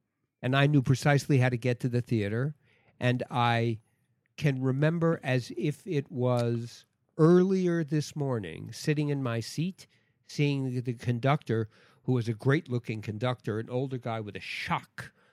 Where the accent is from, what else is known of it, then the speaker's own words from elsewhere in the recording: Queens, New York, United States; I grew up in Forest Hills, Queens.